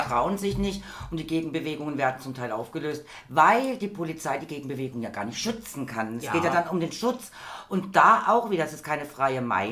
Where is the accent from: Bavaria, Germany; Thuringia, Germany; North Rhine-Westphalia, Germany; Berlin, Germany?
Berlin, Germany; Also ich bin ja in Berlin mal aufgewachsen